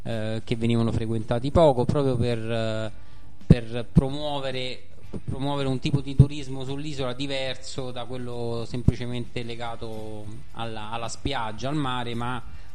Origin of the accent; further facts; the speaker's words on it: Rome, Lazio, Italy; Sono romano